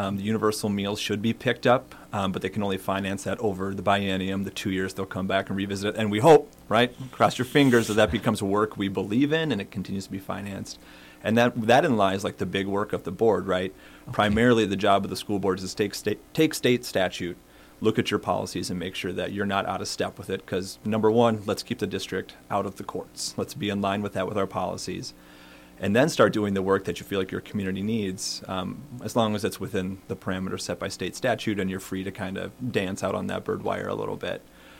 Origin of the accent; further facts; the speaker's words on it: Farmington, United States; Yeah, and so although I'm from Farmington, the connection I have is also personal.